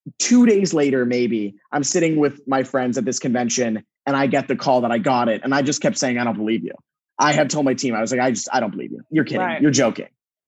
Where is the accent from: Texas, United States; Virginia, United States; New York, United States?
Texas, United States; And I was like, oh yeah, my horse is parked outside. I'm from Texas.